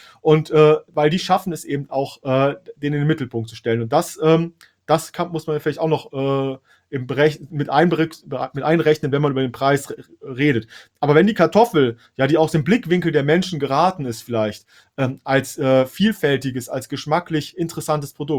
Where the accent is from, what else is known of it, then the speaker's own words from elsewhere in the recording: Hesse, Germany; Im Süden Deutschlands für mich als Hesse.